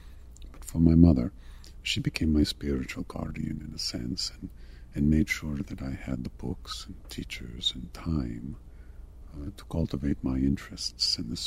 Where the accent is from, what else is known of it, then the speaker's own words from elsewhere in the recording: Barcelona, Catalonia, Spain; English is a second language; Yes, well, I grew up in Spain, in the outskirts of Barcelona. I had a normal childhood, at least for those in my town.